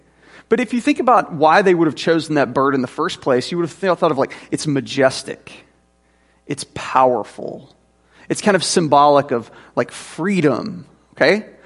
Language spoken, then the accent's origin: English; Jackson, Mississippi, United States; because I grew up in Northeast Jackson playing roller hockey.